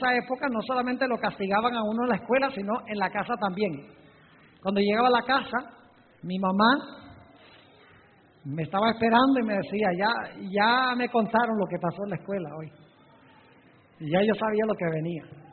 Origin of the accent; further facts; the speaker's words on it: Caracas, Capital District, Venezuela; yo crecí en Venezuela, en la ciudad de Caracas, estudié toda mi educación primaria.